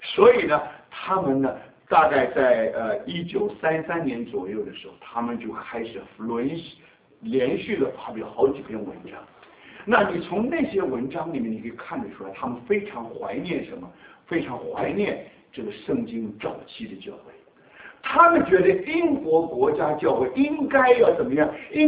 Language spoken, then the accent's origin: Chinese; Taiwan; 我就因为那时候从台湾来的